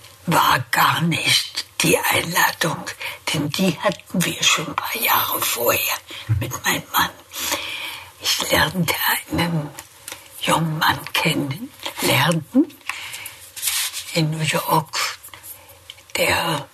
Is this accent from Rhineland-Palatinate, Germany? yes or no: no; Berlin, Germany; Ich bin hier geboren. Das ist meine Heimat.